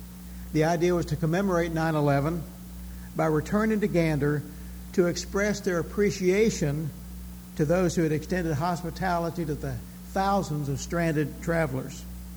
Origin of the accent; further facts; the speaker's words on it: Texas, United States; also born or lived in Louisville, Kentucky / Silver Spring, Maryland; Linda and I came to Bowie from Silver Spring, Maryland, but before that we came from Louisville, Kentucky. And before that, I came from Texas.